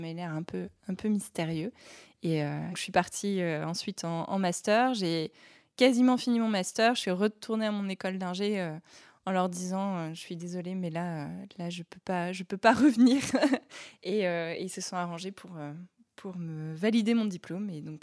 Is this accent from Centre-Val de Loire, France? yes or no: yes; Bourges, Centre-Val de Loire, France; Alors moi, je viens de Bourges, en fait, de la campagne berrichonne. Je viens d'une famille qui a des origines très diverses. Donc on ne peut pas vraiment dire... Moi, j'ai grandi là-bas, mais je ne suis pas vraiment de là-bas.